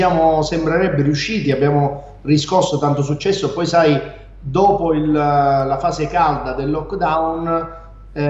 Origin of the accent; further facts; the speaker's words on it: Catania, Sicily, Italy; fatevi passare il termine, da catanese non mi aspettavo